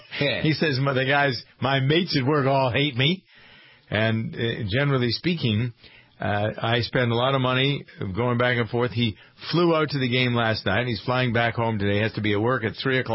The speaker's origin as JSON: {"language": "English", "town": "Boston", "region": "Massachusetts", "country": "United States", "said": "I'm from Boston."}